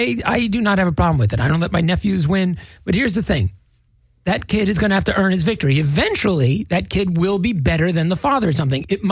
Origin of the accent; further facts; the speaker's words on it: New Jersey, United States; Every family I grew up with in Jersey.